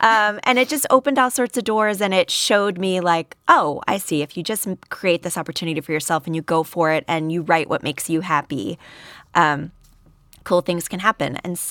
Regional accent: Chicago, Illinois, United States; So I grew up in Chicago

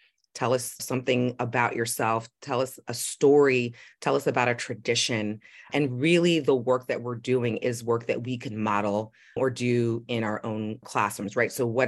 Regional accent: New York City, New York, United States; I'm from New York City. So there's built in just culture at every turn of, I grew up in Manhattan. I took the train to school, right?

